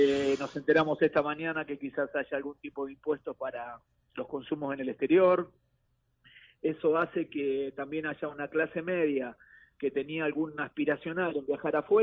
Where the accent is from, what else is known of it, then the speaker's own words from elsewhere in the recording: Santa Fe, Argentina; moved away as an adult; Yo soy de Santa Fe, estoy hace más de 30 años acá